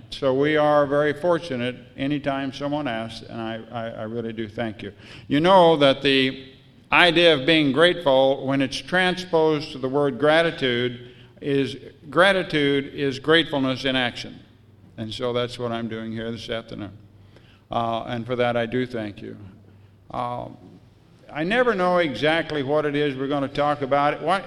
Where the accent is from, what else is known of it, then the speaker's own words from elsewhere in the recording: Manhattan, Kansas, United States; Now, I'm from Manhattan, Kansas. Yeah, way to go, North Dakota. I live in a little town of 150.